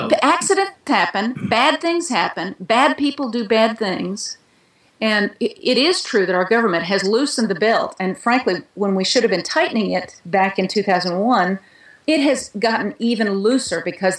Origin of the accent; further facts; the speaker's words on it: Coleman, United States; That doesn't look like the guy I grew up with in Coleman.